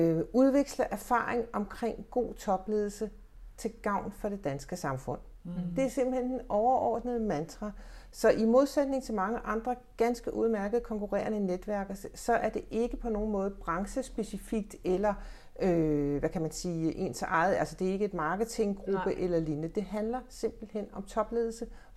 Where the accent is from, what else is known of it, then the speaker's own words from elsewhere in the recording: Copenhagen, Capital Region of Denmark, Denmark; Jeg er, som det, man sikkert kan høre på dialekten, født og opvokset i København, midt i København.